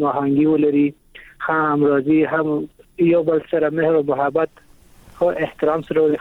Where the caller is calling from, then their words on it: Kabul, Afghanistan; د کابل ولایت څخه مې اړیکه نیولې